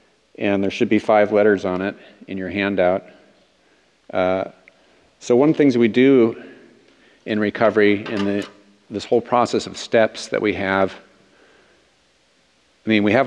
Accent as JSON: {"language": "English", "region": "Minnesota", "country": "United States", "tie": "born or raised there", "said": "So, another thing about me, other than growing up in Minnesota, is that I grew up Roman Catholic"}